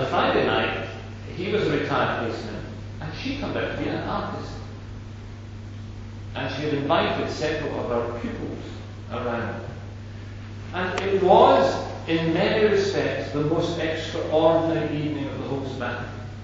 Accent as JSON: {"language": "English", "region": "Scotland", "country": "United Kingdom", "said": "Now, we're Scottish lunacy, you know"}